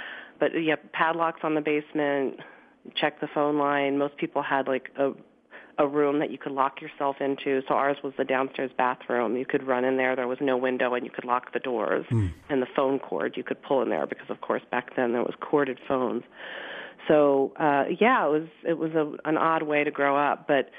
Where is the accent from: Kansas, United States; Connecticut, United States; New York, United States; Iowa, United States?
Kansas, United States; Wichita; also born or lived in Florida; So I was born in Florida. My dad and mom moved us to Wichita, Kansas in 1977. I'm showing how old I am.